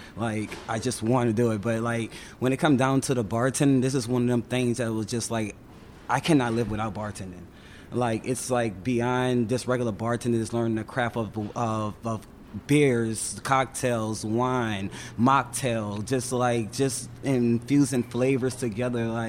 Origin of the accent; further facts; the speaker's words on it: New Orleans, Louisiana, United States; Yes, I'm from New Orleans.